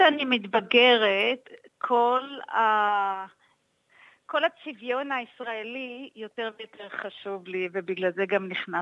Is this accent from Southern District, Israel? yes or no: yes; Mishmar HaNegev, Southern District, Israel; אני מקיבוץ משמר הנגב, שזה ליד באר שבע.